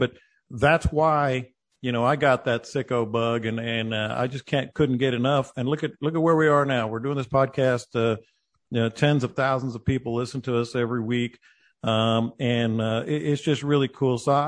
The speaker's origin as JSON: {"language": "English", "town": "San Antonio", "region": "Texas", "country": "United States", "tie": "born or raised there", "lives_now": "Houston, United States", "said": "Now, I grew up in San Antonio. I've been in Houston for 30 something years, but I grew up in San Antonio"}